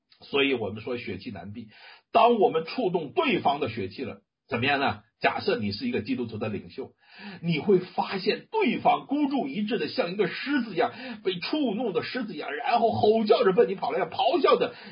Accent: China; 那就是说我们中国人说，好，你不给我面子啊，你让我颜面尽失啊

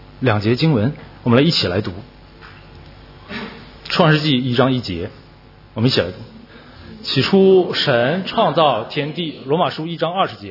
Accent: China; 因为作为中国人，作为大陆人，我们已经受到的教育就是这样，无神论的教育，唯物主义的教育

